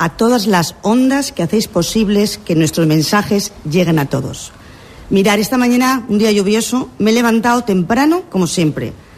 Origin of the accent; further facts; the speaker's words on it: Benidorm, Valencian Community, Spain; Soy de Benidorm y ahora estoy preparada para crear una realidad en la ciudad en que nací.